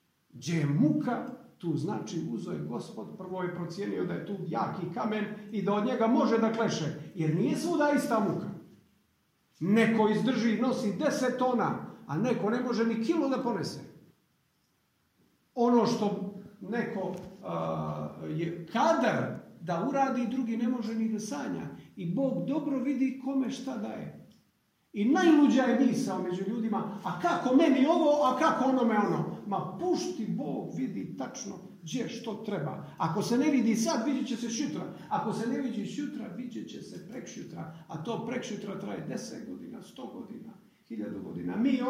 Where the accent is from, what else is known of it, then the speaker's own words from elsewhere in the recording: Montenegro; A mi smo Crnogorci znali, ali trebalo je pušaka, trebalo je muških glava i tako dalje.